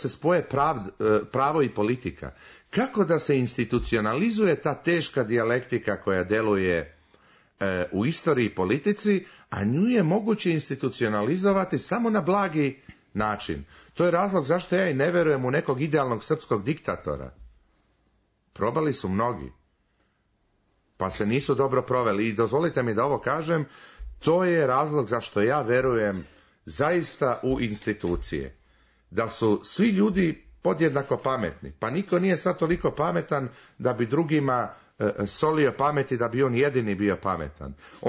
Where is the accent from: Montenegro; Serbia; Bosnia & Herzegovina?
Serbia; Znači, kod nas u Srbiji, a u evropskoj istoriji često, koja je bila burna jednako koja je naša srpska